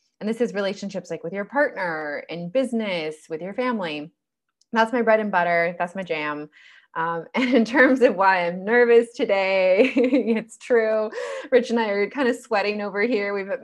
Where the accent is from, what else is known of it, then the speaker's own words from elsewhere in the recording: California, United States; now in Indonesia; I am from California. I've been living in Bali for the past several years.